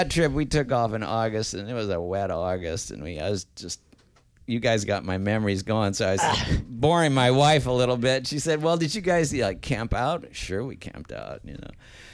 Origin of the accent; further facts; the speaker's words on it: Portland, Oregon, United States; I grew up here in Portland, out in Multnomah, and you know, we started riding bikes not as soon as we could walk, but shortly thereafter.